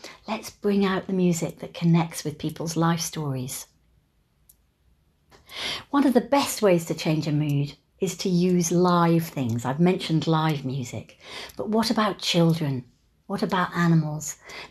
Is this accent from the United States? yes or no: no; London, United Kingdom; As I come from London, maybe people will have been to London.